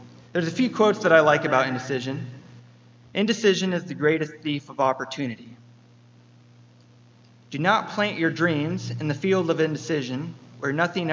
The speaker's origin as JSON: {"language": "English", "region": "Iowa", "country": "United States", "said": "And since we're from Iowa, you could also replace squirrels with deer."}